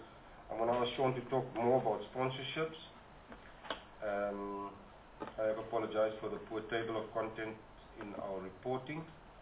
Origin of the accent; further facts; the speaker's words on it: Eastern Cape, South Africa; I am from the Eastern Cape